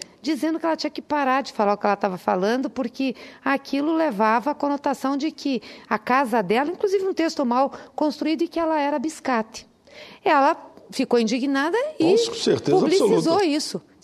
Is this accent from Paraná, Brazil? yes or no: yes; Paraná, Brazil; como senadora, como mulher, como paranaense